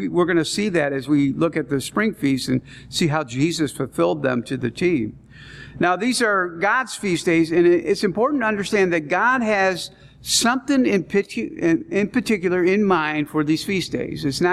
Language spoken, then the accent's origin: English; Chicago, Illinois, United States; You know, I grew up in Chicago.